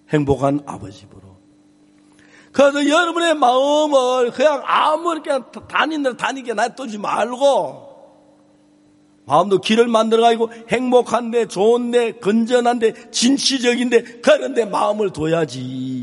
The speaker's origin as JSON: {"language": "Korean", "town": "Seonsan", "region": "North Gyeongsang", "country": "South Korea", "tie": "born or raised there", "said": "제 제 집이 마산은 아닙니다. 선산입니다. 대고향 경북 선산."}